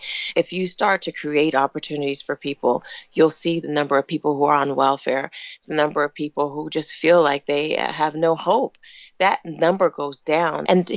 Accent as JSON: {"language": "English", "town": "Youngstown", "region": "Ohio", "country": "United States", "tie": "born or raised there", "said": "particularly where I grew up in Youngstown, Ohio, where the average income is about $13,000"}